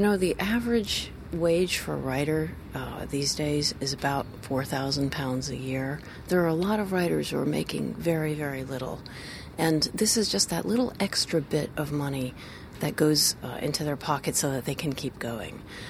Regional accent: Washington, District of Columbia, United States; These are American books. I grew up in Washington, D.C., and they were about these animals in a farmyard who all could talk and do things.

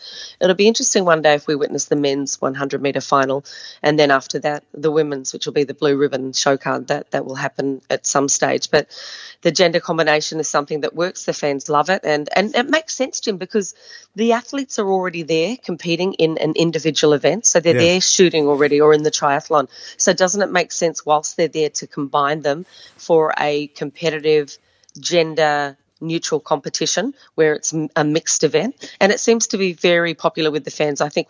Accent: New Zealand; it just feels great to be represented as a Kiwi at these Olympics at this stage

